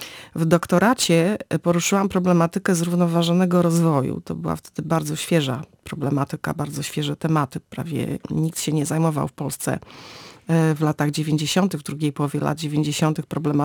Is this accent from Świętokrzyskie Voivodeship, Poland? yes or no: no; Gdynia, Pomeranian Voivodeship, Poland; Ja się urodziłam nad morzem, jestem gdynianką i w zasadzie morze towarzyszyło mi naturalnie od zawsze.